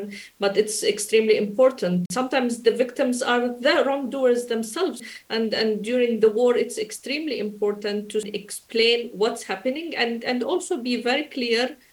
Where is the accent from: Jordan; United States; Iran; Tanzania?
Jordan; I'm Jordanian from Palestinian originally